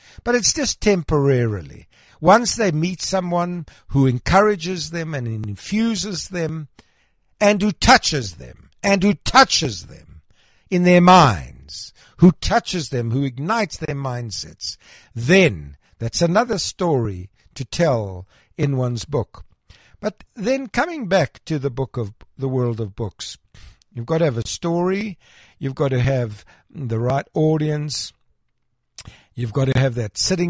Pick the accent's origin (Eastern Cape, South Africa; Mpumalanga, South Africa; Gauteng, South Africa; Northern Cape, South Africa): Gauteng, South Africa; Krugersdorp; born there; I was born in Krugersdorp.